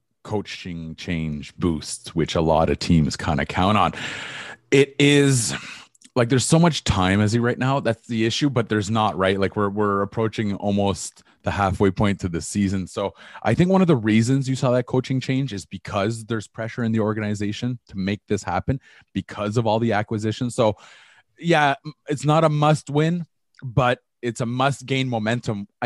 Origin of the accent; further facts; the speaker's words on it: Ottawa, Ontario, Canada; I'm from Ottawa, so I always reference the Killer.